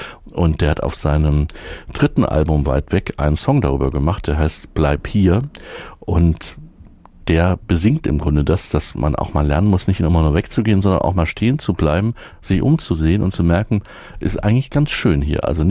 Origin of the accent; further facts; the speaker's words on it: Erfurt, Thuringia, Germany; Also meine Heimatstadt ist hier Erfurt